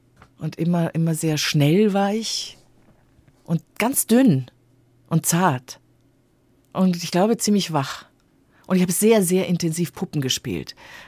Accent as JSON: {"language": "German", "town": "Munich", "region": "Bavaria", "country": "Germany", "tie": "born or raised there", "also_born_or_lived": "Tegernsee", "said": "Und am Tegernsee gar nicht, da bin ich ja nur geboren. Am Chiemsee war ich ein halbes Jahr. Also ich bin aufgewachsen tatsächlich in München."}